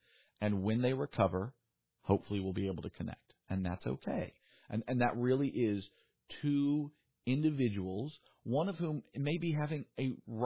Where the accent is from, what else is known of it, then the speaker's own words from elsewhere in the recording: the South, United States; I grew up in the South. I've only ever operated in the South. So I've not lived in the North or Midwest.